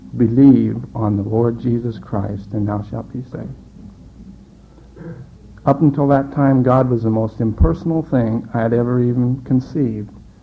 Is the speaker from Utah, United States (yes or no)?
yes; Utah, United States; I was born and raised in Utah. I was raised in a good, upstanding Mormon family.